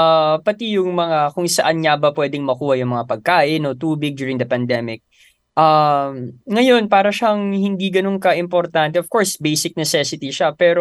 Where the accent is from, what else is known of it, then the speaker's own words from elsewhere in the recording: Quezon City, Metro Manila, Philippines; ako, taga Quezon City ako